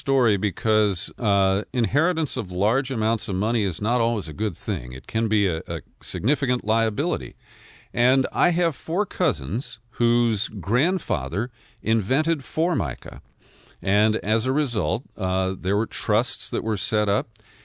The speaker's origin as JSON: {"language": "English", "town": "Cincinnati", "region": "Ohio", "country": "United States", "tie": "born or raised there", "said": "when I was a kid growing up in Cincinnati, they played that about every hour on the kid shows."}